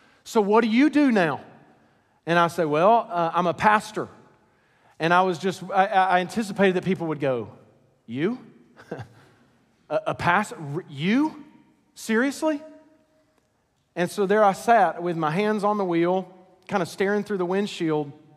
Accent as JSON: {"language": "English", "town": "Scottsboro", "region": "Alabama", "country": "United States", "tie": "born or raised there", "said": "we drove several hours to my hometown of Scottsboro, Alabama."}